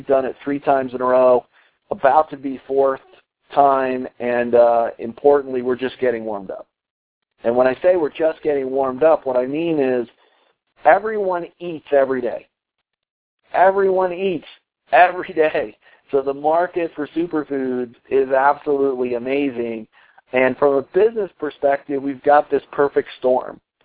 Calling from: Colorado, United States; I'm calling in from Colorado.

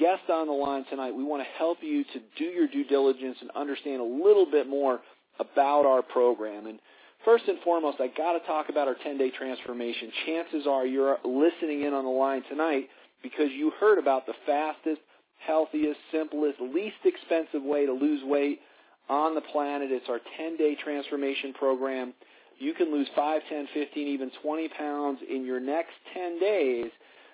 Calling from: Colorado, United States; I'm calling in from Colorado tonight.

